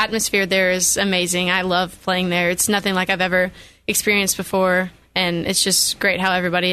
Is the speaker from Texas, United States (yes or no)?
yes; Brenham, Texas, United States; Well, like you said, I'm from Brenham. I've lived here my whole life.